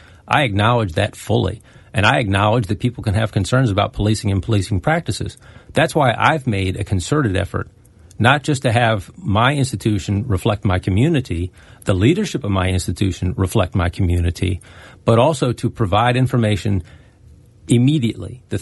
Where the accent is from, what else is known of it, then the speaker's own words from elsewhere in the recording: Maryland, United States; I grew up in Prince George's County